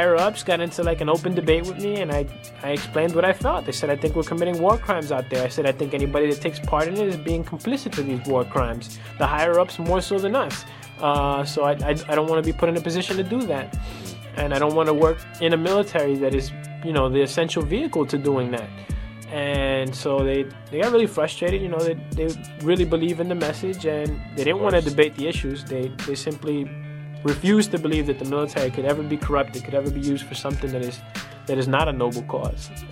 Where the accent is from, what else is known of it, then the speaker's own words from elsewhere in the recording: Puerto Rico; it led me back to Puerto Rico, which is my hometown. My mother was born there, and I consider myself Puerto Rican.